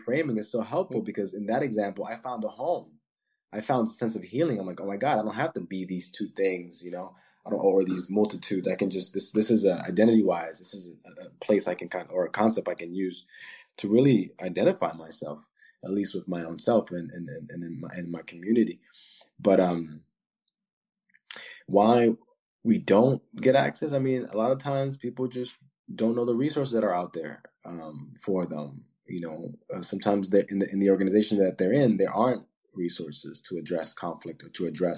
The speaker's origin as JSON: {"language": "English", "country": "Dominican Republic", "said": "I come from the Dominican Republic, but my people are mixed. We have Black, we have Spaniard, we have Taino"}